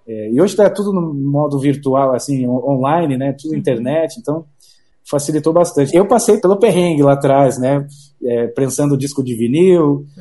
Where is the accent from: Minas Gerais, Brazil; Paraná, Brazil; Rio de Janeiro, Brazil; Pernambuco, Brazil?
Paraná, Brazil; Curitiba; sou curitibano, tenho 44 anos, trabalho com música eletrônica.